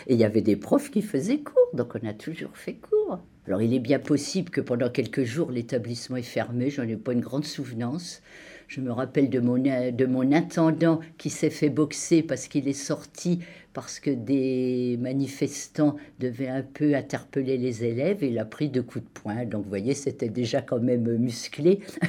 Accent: Avize, Grand Est, France; born there; Je suis née en 1943 à Avize, un petit village de la Champagne, non loin d'Épernay.

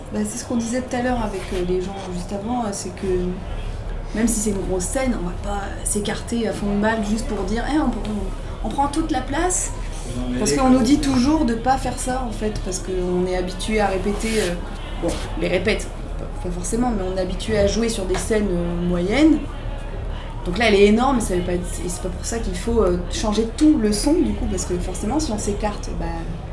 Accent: Sedan, Grand Est, France; On est de Sedan, tu vois.

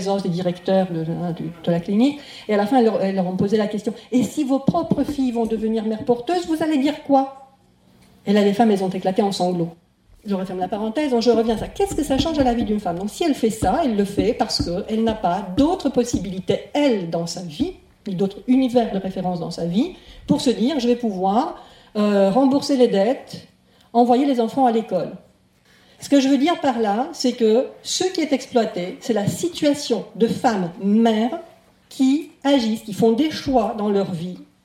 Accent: Romania; Je suis roumaine, en 90, j'étais en Roumanie. J'étais étudiante en langues étrangères

